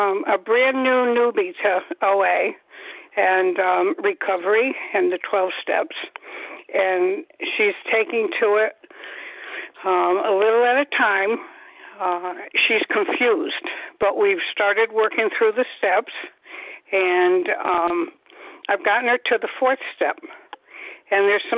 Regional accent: Connecticut, United States; I'm from Connecticut, a compulsive overeater.

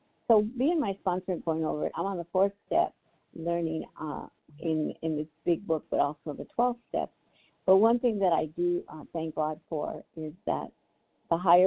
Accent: California, United States; I am from California.

